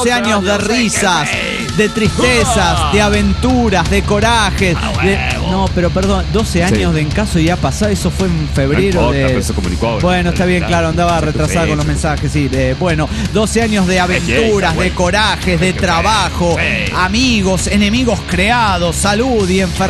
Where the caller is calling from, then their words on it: Guadalajara, Jalisco, Mexico; de Guadalajara, Jalisco, México.